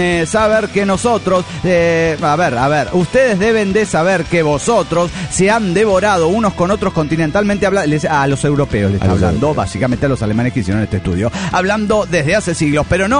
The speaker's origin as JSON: {"language": "Spanish", "region": "Mexico City", "country": "Mexico", "said": "del DF mexicano."}